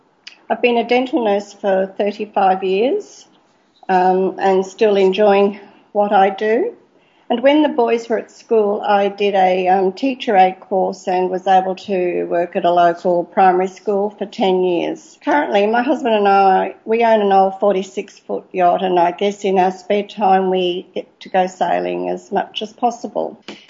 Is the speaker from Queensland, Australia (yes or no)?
yes; Ipswich, Queensland, Australia; born there; Well, I was born in Ipswich, and that's where I met and married my husband.